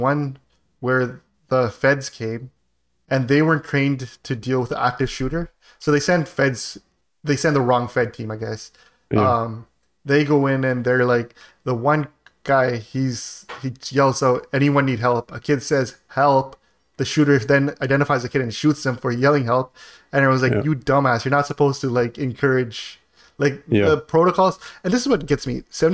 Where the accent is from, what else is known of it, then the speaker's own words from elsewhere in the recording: Canada; this is so bizarre just being a Canadian coming in there because we can't even get BB guns at our Canadian Tire no more.